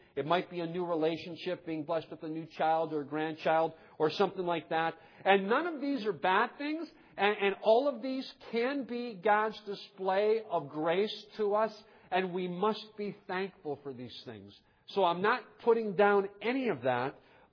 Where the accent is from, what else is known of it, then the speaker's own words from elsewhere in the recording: Ohio, United States; I'm from Ohio, neighboring state.